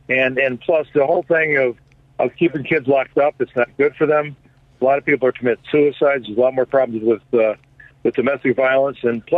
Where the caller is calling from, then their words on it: South Elgin, Illinois, United States; from South Elgin.